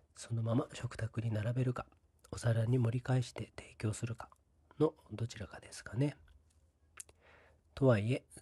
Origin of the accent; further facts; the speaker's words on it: Saitama, Japan; 確かに僕はお造りとは言わないです。埼玉出身ですが。